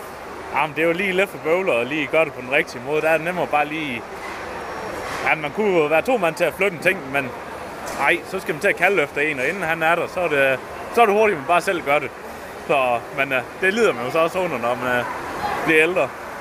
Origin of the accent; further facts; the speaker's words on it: Jutland, Denmark; nu kommer jeg jo fra Jylland